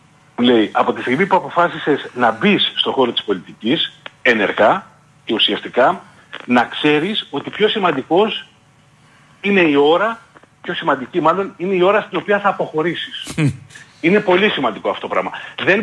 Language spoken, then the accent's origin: Greek; Lixouri, Ionian Islands, Greece; σαν οικογένεια έχουμε επενδύσει όλα μας τα πράγματα εδώ στο Λιξούρι. Δεν φύγαμε από τα χωρικά μας.